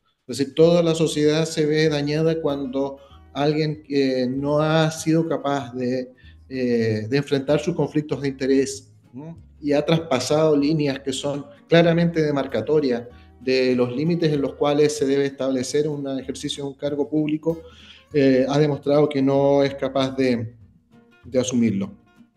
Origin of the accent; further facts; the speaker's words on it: Curicó, Maule, Chile; Yo soy de Curicó, por eso es que lo entiendo tanto, estando muy cerca de San Fernando.